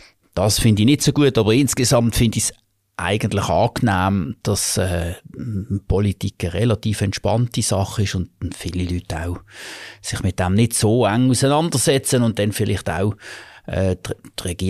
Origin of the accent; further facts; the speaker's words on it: Basel, Basel-Stadt, Switzerland; Ich bin effektiv in Basel aufgewachsen. Ich bin in Basel geboren und habe auch meinen Bildungsweg vorwiegend hier gemacht.